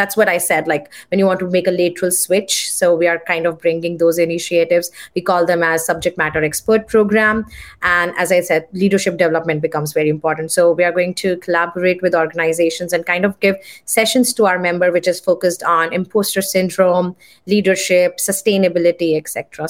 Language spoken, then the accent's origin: English; India; because I come from India, I know how many people they enroll for master programs.